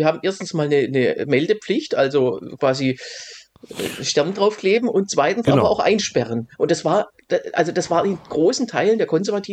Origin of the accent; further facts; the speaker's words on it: Baden-Württemberg, Germany; der war ja aus meiner Heimat, aus Hohenlohe